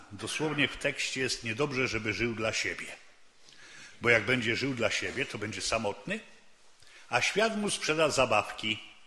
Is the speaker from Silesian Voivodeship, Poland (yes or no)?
no; Lesser Poland, Poland; ja pochodzę z tych stron, trochę bardziej na południe, za Nowym Targiem, za Czarnym Dunajcem.